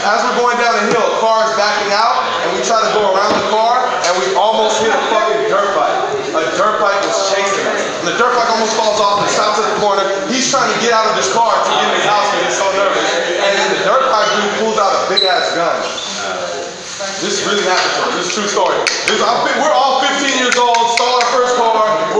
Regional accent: San Francisco, California, United States; That's the shit I'm talking about. I'm from Frisco, okay?

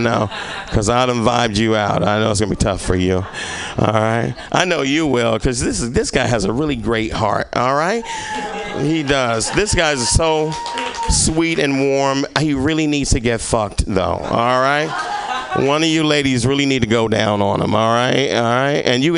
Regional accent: Little Rock, Arkansas, United States; moved away; when I moved here, I came from Arkansas, right? I came from Little Rock, fucking Arkansas, the land of opportunity, all right? My opportunity was fucking leaving, all right?

